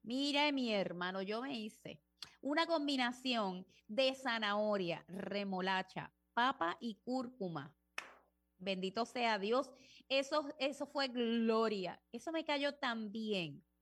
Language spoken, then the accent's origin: Spanish; Loíza, Puerto Rico; Exacto, yo soy de acá, ya, soy de Loíza.